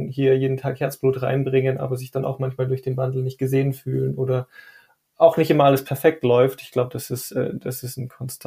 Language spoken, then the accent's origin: German; Rosenheim, Bavaria, Germany; Ich persönlich bin sehr, sehr froh, in der Nähe der Alpen zu wohnen. Ich war jetzt 3 Jahre in München, 3,5 Jahre und bin wieder rausgezogen, wieder nach Rosenheim zurück, wo ich herkomme